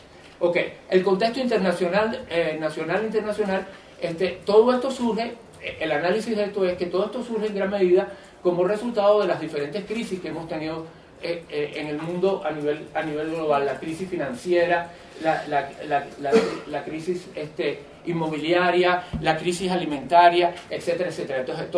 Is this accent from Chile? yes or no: no; Venezuela; Hay un argumento que incluso en mi país, que es Venezuela, lo usan para hacer concesiones de agrocomercio y de explotaciones, sobre todo extractivas.